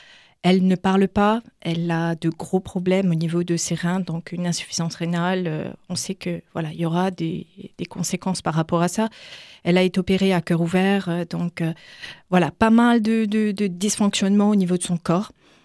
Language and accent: French; France; moi, je suis française. Les enfants sont français également.